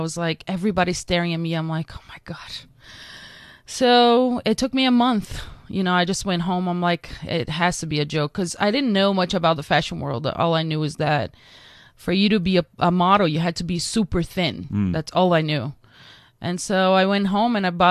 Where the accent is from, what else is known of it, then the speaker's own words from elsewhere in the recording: Amazon, Brazil; English is a second language; also born or lived in Rio de Janeiro; I was born in Rio, but I grew up in the Amazon.